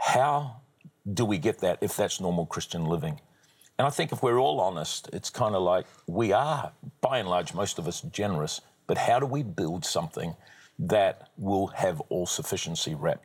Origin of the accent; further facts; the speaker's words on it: New Zealand; born there; I'm a New Zealander by birth